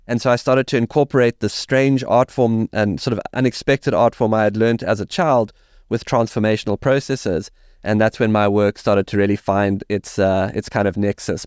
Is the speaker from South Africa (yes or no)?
yes; South Africa; Growing up in South Africa, safaris, tracking, being out on the land